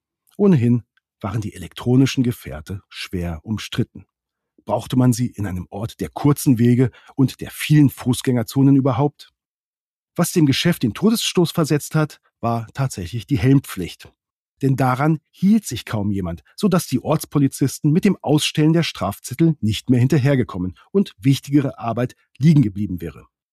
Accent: Grado, Friuli-Venezia Giulia, Italy; In meiner Heimat Grado ist die E-Roller-Nummer im letzten Sommer komplett schiefgegangen.

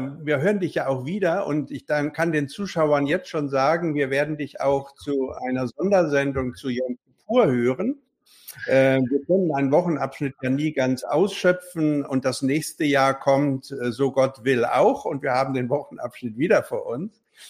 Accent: North Rhine-Westphalia, Germany; Ich bin aus Westfalen, nur

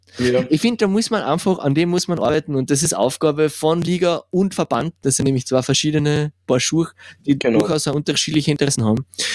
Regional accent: Spittal an der Drau, Carinthia, Austria; Und in Spital gibt es auch eine in meiner Heimatstadt.

